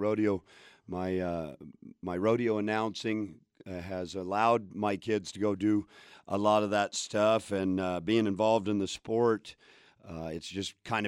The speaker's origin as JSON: {"language": "English", "town": "Phoenix", "region": "Arizona", "country": "United States", "tie": "born or raised there", "said": "Hey, right here, baby, in the hood."}